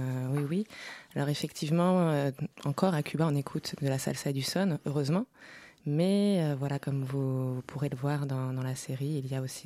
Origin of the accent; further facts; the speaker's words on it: Île-de-France, France; also born or lived in Colombia / Mexico; J'ai grandi en France, en Seine-et-Marne, la belle campagne seine-et-marnaise.